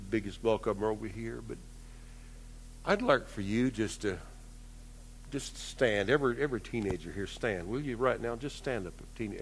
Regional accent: Marlow, Oklahoma, United States; I remember growing up in Marlow

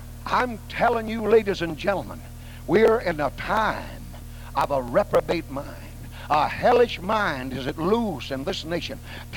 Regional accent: United States; I'm an American, and I grew up with a knot in my throat.

